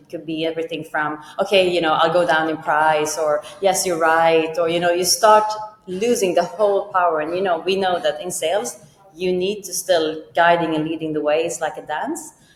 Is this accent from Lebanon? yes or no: yes; Lebanon; moved away; I come from Lebanon and we moved in the war and my dad and mom had to start over again.